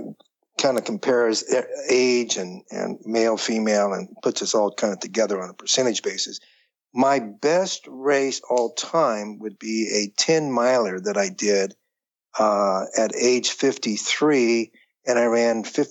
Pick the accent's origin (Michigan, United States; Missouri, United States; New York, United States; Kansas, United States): Kansas, United States; Manhattan; born there; now in Los Altos, United States; I'm 70 years old. I was born in Manhattan, Kansas, and currently I'm living in Los Altos, California